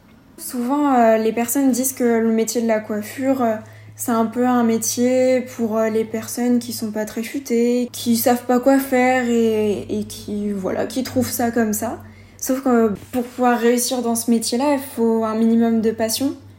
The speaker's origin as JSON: {"language": "French", "town": "Meylan", "region": "Auvergne-Rhône-Alpes", "country": "France", "said": "j'ai 21 ans. Je suis originaire de Meylan"}